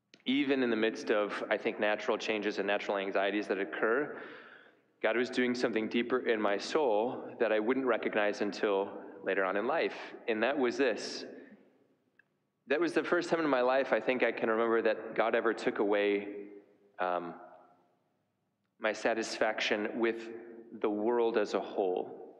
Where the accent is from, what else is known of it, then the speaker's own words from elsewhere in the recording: Lansing, Michigan, United States; Many of you know that I grew up in Lansing and grew up with 2 siblings and a mom and dad who are still my heroes